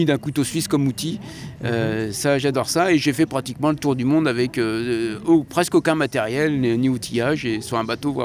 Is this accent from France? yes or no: yes; Brittany, France; Alors, je suis breton, certes, mais personne dans ma famille ne faisait du bateau.